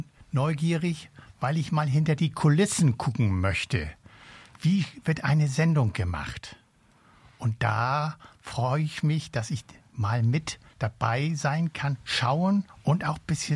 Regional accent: Bönebüttel, Schleswig-Holstein, Germany; ich komme aus Böhnebüttel und bin das erste Mal dabei.

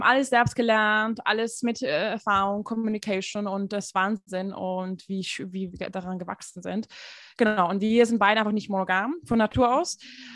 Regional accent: Hungary; German is a second language; Ich komme aus Ungarn, wo es schon sehr viel konservativer ist, muss man schon sagen.

